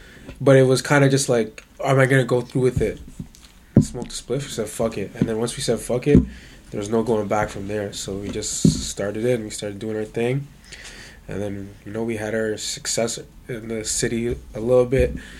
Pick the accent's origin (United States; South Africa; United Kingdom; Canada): Canada; North York, Ontario; So, I grew up in North York area.